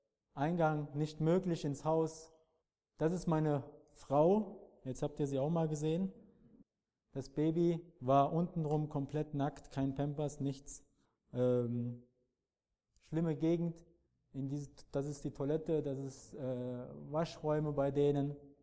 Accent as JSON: {"language": "German", "region": "Black Sea Region", "country": "Turkey", "said": "wo ich herkomme, ist oben an der Schwarzen Meer entgegen, da wo die Christen nicht willkommen sind, das Evangelium nicht verbreitet werden darf"}